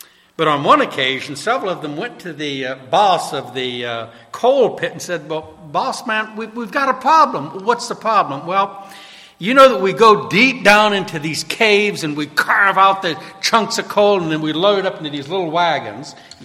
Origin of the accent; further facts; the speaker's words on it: New Orleans, Louisiana, United States; As you know, I grew up in New Orleans, went to the Mardi Gras